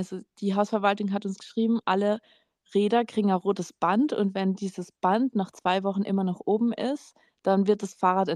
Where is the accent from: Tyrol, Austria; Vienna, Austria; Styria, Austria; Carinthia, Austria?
Carinthia, Austria; ich bin ja aus Österreich, das wisst ihr ja. Und vor allem bei uns in Kärnten sind Dirndl, also tragt man das halt schon öfter.